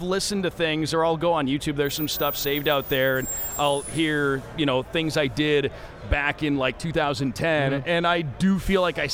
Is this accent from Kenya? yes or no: no; Detroit, Michigan, United States; because growing up in Detroit, those were the easy ones to get to.